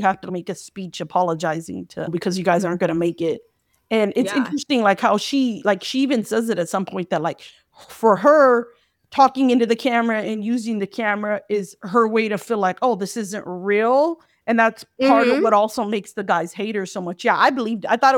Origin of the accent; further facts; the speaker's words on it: United States; as an American, we hate ambiguous endings and we hate not seeing the monster